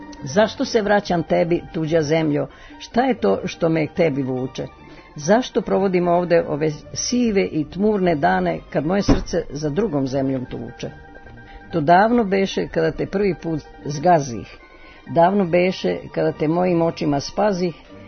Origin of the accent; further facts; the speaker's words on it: Vršac, Vojvodina, Serbia; ja sam iz Vršca